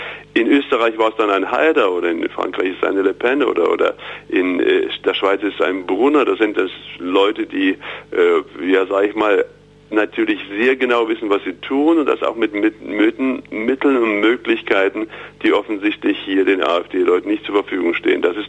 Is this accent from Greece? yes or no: no; Thuringia, Germany; Also für mich war es einfach als Thüringer, jemand, der lange in Thüringen lebt und auch hier engagiert ist